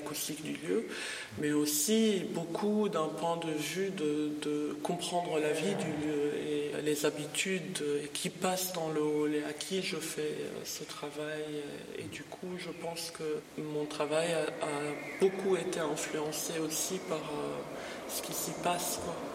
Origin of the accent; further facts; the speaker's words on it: Lebanon; moved away as an adult; j'ai 35 ans, je suis libanaise, j'ai fait des études en art plastique au Liban et puis je suis venue ici.